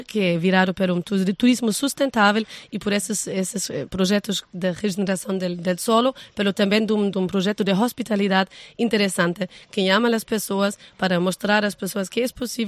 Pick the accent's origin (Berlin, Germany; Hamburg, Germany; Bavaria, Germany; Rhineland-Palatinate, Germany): Berlin, Germany; Spanish is a second language; yo soy alemana, yo soy de Berlín.